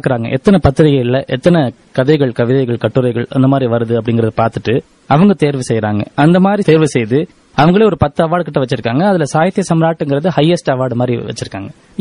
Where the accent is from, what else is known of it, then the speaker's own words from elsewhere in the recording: Madurai, Tamil Nadu, India; first language Malayalam; Tamil is a second language; நான் என்னுடைய தாய்மொழிங்கிறது வந்து மலையாளம், ஆனா நான் படித்தது வளர்ந்தது எல்லாமே மதுரையில்.